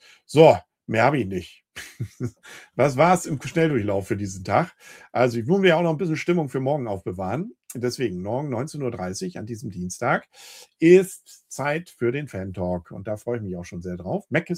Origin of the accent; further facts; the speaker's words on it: Northern Germany, Germany; Aber ich fühle mich hier nicht, als Norddeutscher jetzt gerade nicht abgeholt.